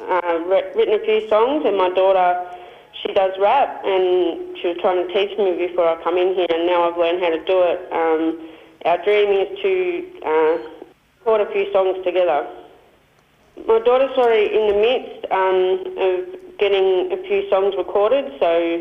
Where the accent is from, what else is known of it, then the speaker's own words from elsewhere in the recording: Lakes Entrance, Victoria, Australia; I'm from Lakes Entrance, so I would love to do like art classes down there for the youth